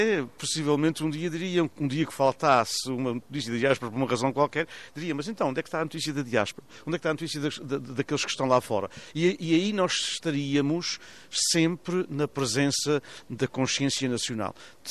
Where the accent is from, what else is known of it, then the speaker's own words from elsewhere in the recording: Portugal; eu estou a tirar português, porque eu dou português para principiantes, numa das minhas turmas, e eu estou a tirar português porque eu sou português.